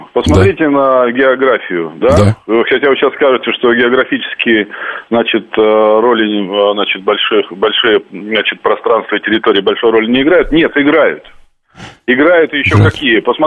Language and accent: Russian; Nadym, Yamalo-Nenets Autonomous Okrug, Russia; Я с крайнего севера, значит, есть такой город, небольшой город Надым.